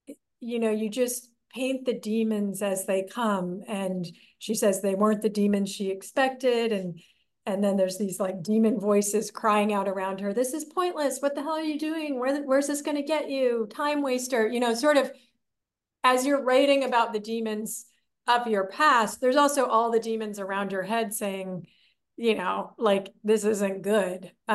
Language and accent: English; California, United States; I knew her in high school as the comic artist in the free paper in the Bay Area where I grew up in California